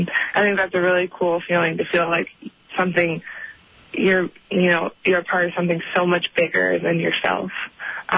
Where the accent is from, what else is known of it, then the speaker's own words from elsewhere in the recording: Indiana, United States; Yeah, I'm from Indiana. Grew up playing basketball, so I love basketball.